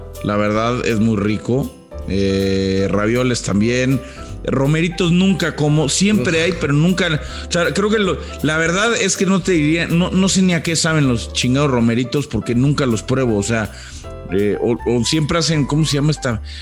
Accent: Querétaro, Mexico; en mi familia somos de Querétaro

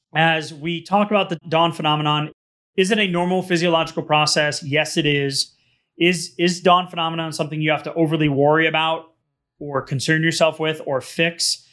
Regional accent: New England, United States; growing up in New England, and I'll keep this really brief, but it was an old house, right?

